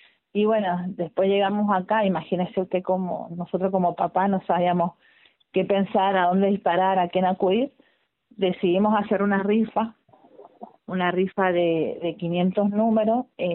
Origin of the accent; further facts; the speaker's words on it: San Martín, Mendoza, Argentina; Nosotros ya hace 6 años que estamos de vuelta radicados acá en Mendoza, porque somos mendocinos, somos de acá de San Martín, Mendoza, nosotros